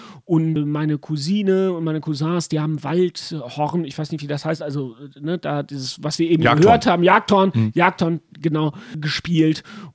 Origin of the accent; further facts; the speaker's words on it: North Rhine-Westphalia, Germany; Und man war ja als Kind im Sauerland auch ganz viel in irgendwelchen Landgaststätten.